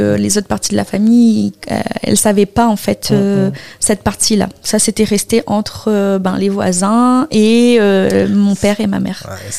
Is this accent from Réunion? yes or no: yes; Réunion; now in France; J'ai quitté La Réunion et je suis allée en métropole pour me reconstruire, pour avoir, on va dire, une nouvelle vie.